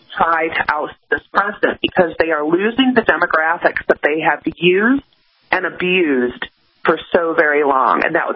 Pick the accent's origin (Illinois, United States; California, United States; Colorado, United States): Illinois, United States; Chicago; I mean, I'm from Chicago.